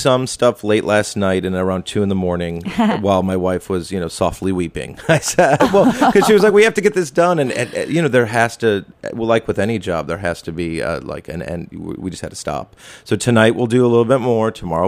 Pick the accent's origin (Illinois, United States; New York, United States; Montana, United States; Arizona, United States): Illinois, United States; Chicago; I'm from the Midwest. I'm from Chicago.